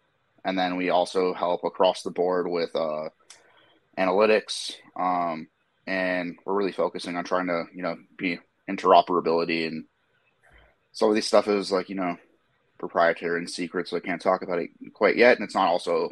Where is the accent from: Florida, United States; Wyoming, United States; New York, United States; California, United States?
California, United States; Los Angeles; I'm from Los Angeles, California. Been here my whole life. One of the rare ones, I suppose.